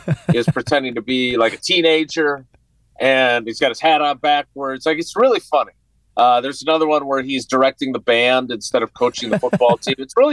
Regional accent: Milwaukee, Wisconsin, United States; You know, again, growing up in Milwaukee with parents who, let's just say, were not the most open-minded people on matters of race or sexual orientation.

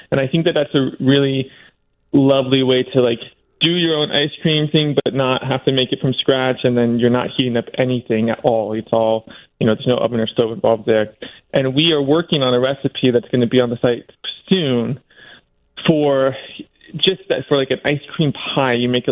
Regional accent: Cincinnati, Ohio, United States; I grew up in Cincinnati, so I know that, you know, there are certain things, you know, like people love to, you know, say mean things about Cincinnati chili

